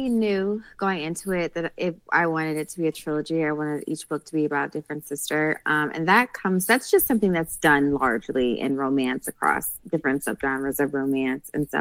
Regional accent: New Jersey, United States; And I'm from New Jersey. I'm proud to be from New Jersey.

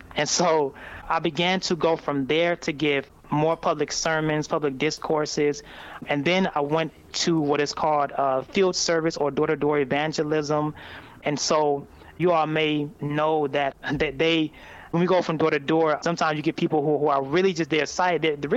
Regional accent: Southfield, Michigan, United States; born there; I was born in Southfield, Michigan, to two lovely parents.

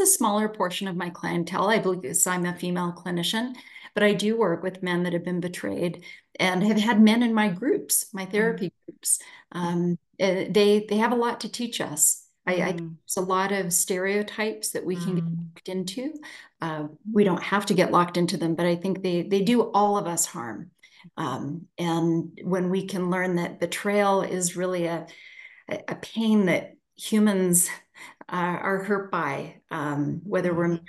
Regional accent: Canada; now in United States; I have been a clinician for almost 25 years now. I am from Canada. I was born in Europe from Canada, and I became a U.S. citizen 2 years ago in May.

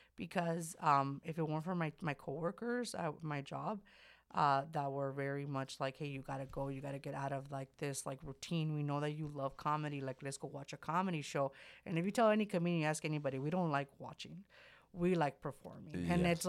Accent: California, United States; Because I went to California, and I'm very fortunate because I am from California.

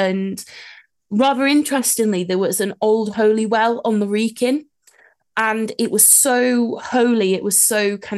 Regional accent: Telford, West Midlands, United Kingdom; growing up in Telford

